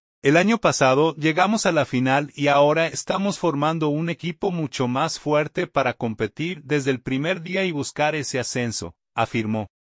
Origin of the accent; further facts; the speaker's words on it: Luperón, Puerto Plata, Dominican Republic; yo quería dar lo mejor de mí porque también soy de Luperón y había mucha gente apoyándome.